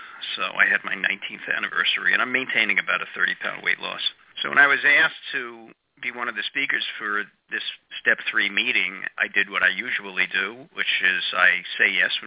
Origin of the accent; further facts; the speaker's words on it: Baltimore, Maryland, United States; I am a compulsive eater, and I am from Baltimore.